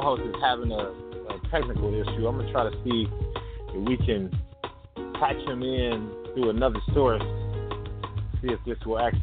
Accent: Detroit, Michigan, United States; accent: northern; I am originally from Detroit.

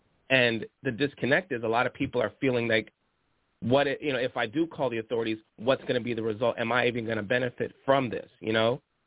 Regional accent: Brooklyn, New York, United States; also born or lived in Canada; You know, we grew up together in Brooklyn, and you know, I'm from Canada also.

